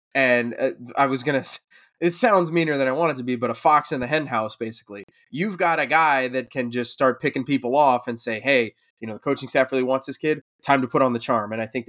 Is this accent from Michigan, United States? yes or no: no; Virginia, United States; they broke all kinds of state records in my home state of Virginia